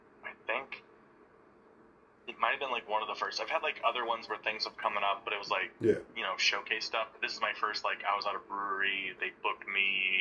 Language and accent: English; Illinois, United States; also born or lived in Indianapolis; I'm from Illinois originally. I just happened to be in Indianapolis because it was the largest city that was kind of near me when I needed to move.